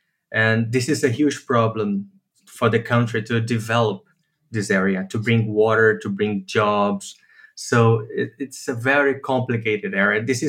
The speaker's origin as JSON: {"language": "English", "region": "Midwest", "country": "United States", "tie": "born or raised there", "said": "My ancestry comes from Northeast Brazil, from this area. I grew up in the Midwest, but my whole family come from there."}